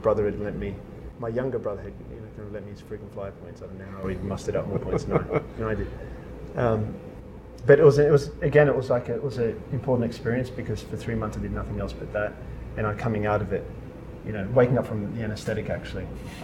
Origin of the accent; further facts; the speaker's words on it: Australia; born or raised there